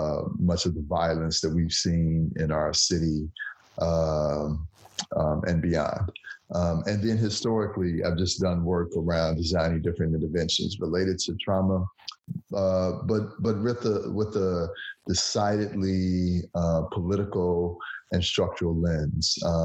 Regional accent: Chicago, Illinois, United States; also born or lived in Gary, Indiana; I was born in Gary, Indiana, and we moved to Chicago early on. I moved back and forth, actually. My parents had moved from Mississippi to Chicago back in the 40s

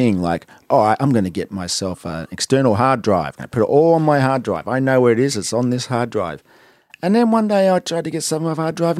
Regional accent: Mornington, Victoria, Australia; And I was from Mornington, and I hadn't really spent much time in the city.

